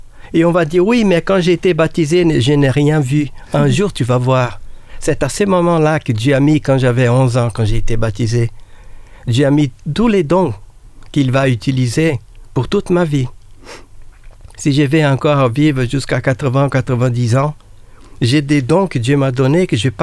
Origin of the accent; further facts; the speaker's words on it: Brazil; French is a second language; alors que je suis brésilien, un peu mystique, un peu spirituel